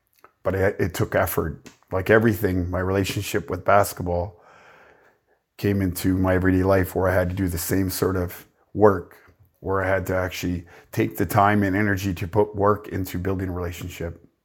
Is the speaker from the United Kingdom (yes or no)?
no; Canada; As Indigenous Canadian growing up, I'm all too familiar with the struggles we face as Indigenous people in Canada.